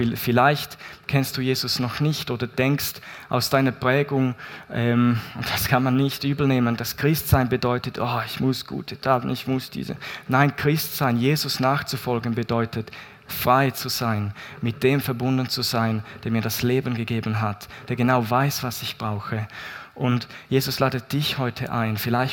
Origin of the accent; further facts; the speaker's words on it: Appenzell, Appenzell Innerrhoden, Switzerland; Ich bin in Appenzell aufgewachsen.